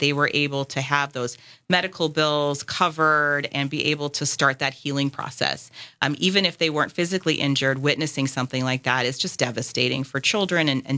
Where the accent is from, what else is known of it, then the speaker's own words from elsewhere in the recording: Brookfield, Wisconsin, United States; So, number one, I've lived in Waukesha County. I grew up here. I grew up in Brookfield. I live in Waukesha now.